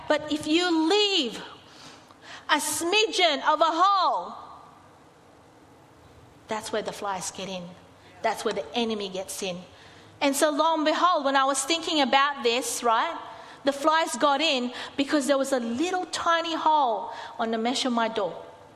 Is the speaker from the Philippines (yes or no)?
yes; Philippines; And being a Filipino, sometimes I cook some dishes that will and can attract flies.